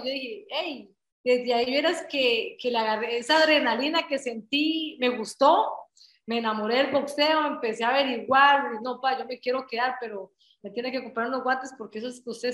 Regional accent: Costa Rica; also born or lived in Nicaragua; Ya ellos estaban en Costa Rica, pero yo nací en Nicaragua, pero toda mi vida he estado en Costa Rica, he representado a Costa Rica. Yo digo, estoy orgullosa de mis raíces nicaragüenses

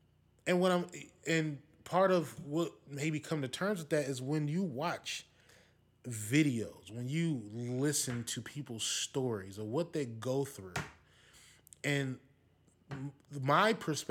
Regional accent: Wisconsin, United States; I don't like the fact that I'm from Wisconsin, so you hear stories about your friends from small town USA, and they know everybody

